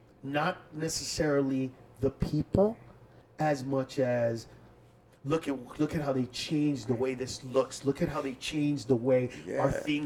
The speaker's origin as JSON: {"language": "English", "town": "Los Angeles", "region": "California", "country": "United States", "tie": "born or raised there", "said": "so we grew up in East L.A."}